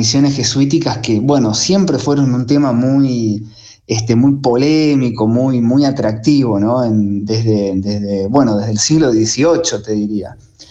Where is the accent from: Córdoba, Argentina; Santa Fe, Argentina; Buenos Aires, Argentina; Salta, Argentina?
Buenos Aires, Argentina; me siento en parte del sur, pero soy porteño.